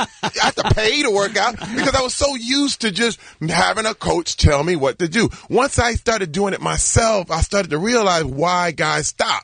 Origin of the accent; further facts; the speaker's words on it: Flint, Michigan, United States; I've survived a lot of different things growing up in Flint, Michigan